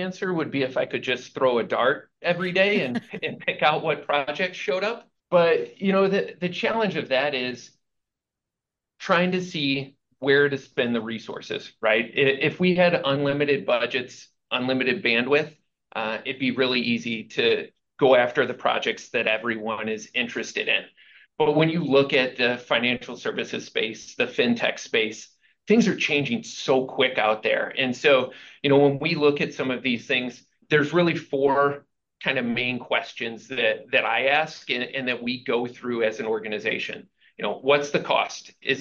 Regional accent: St. Louis, Missouri, United States; So I was born and raised here in St. Louis, Missouri.

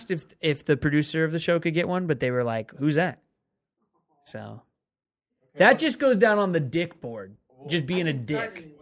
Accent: Seattle, Washington, United States; I grew up in Seattle around the rain all the time. It never really affected me.

